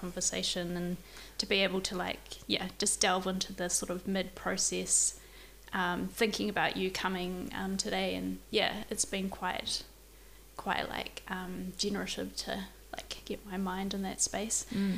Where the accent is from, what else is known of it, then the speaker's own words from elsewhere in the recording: Waikato, New Zealand; also born or lived in Tokoroa / Wellington / Auckland; I was born in Tokoroa. And was raised in the Waikato, and have lived mostly in the Wellington region, with a sort of 5-year stint in Auckland